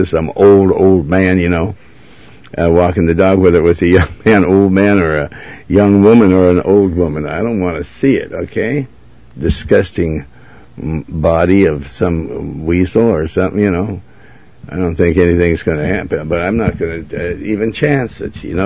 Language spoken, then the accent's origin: English; Montana, United States; And, see, I come from Montana, and we know about these sort of things on the Western Channel, right?